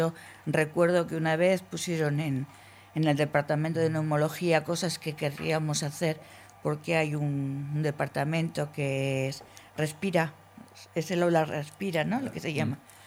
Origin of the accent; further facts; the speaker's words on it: Logroño, La Rioja, Spain; Yo soy de Logroño, hijo